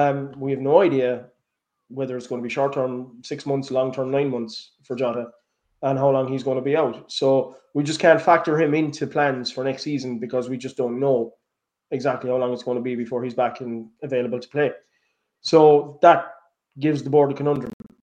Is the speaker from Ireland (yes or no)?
yes; Ireland; being Irish myself and any Irish player that I see playing for Celtic, I want to do well.